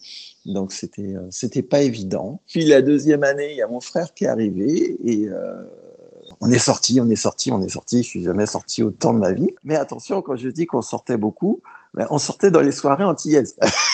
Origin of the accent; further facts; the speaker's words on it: Le Gosier, Guadeloupe; Grandi en Guadeloupe, oh, c'est une expérience formidable, on va dire. Hein voilà, donc moi j'ai grandi au Gosier en fait. Je suis un enfant du Gosier, du coup.